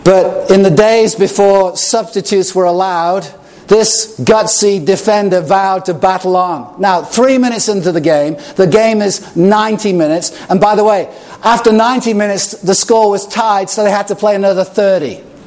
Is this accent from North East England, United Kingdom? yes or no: no; Chester, North West England, United Kingdom; I grew up in Chester, England, 21 miles from Liverpool